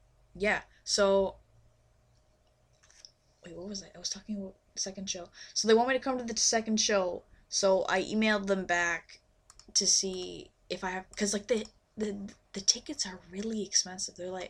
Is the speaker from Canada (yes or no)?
yes; Canada; now in Japan; Mine was, I'm 16, and I love your music, and I'm a Canadian, and I'm an exchange student, and yeah.